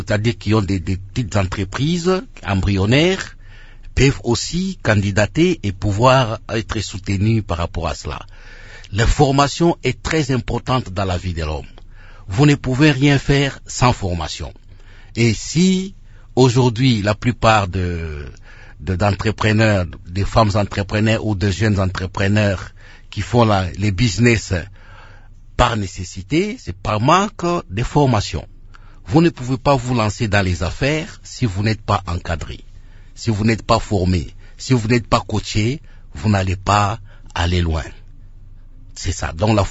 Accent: Lubumbashi, Haut-Katanga, DR Congo; Ça c'était à Lubumbashi chez nous à la Katouba à l'époque.

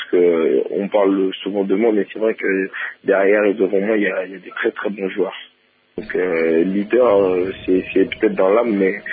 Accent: Republic of the Congo; Mais je suis congolais, et même si je sais que c'est dur

